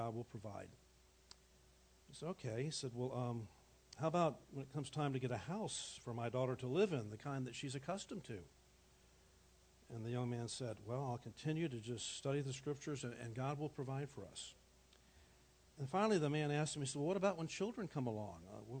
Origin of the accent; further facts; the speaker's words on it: Miami, Florida, United States; I grew up in Miami without air conditioning